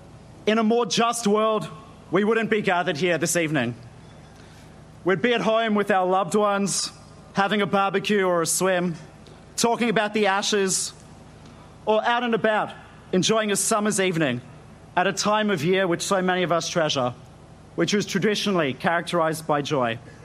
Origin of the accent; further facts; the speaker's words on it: Australia; As proud Australian Jews who love this country with every fibre of our being